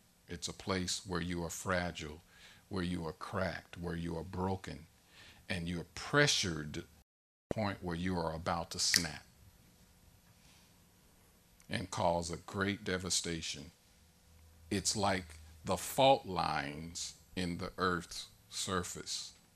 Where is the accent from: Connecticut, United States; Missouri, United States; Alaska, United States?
Missouri, United States; St. Louis; But my family is originally from Tennessee. But because my mom was put out, we ended up being born and raised in St. Louis.